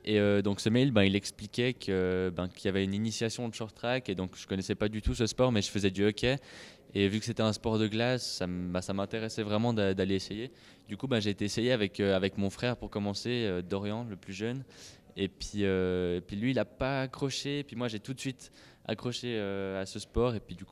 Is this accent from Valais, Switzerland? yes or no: no; Leysin, Vaud, Switzerland; now in Lausanne, Switzerland; comme vous l'avez déjà dit. Je suis originaire de Lézin et maintenant j'habite à Lausanne.